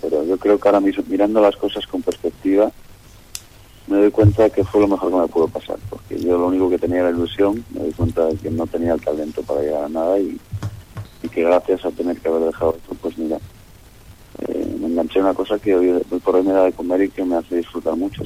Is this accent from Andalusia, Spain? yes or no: no; Infiesto, Asturias, Spain; porque somos del mismo pueblo. Yo soy de Infiesto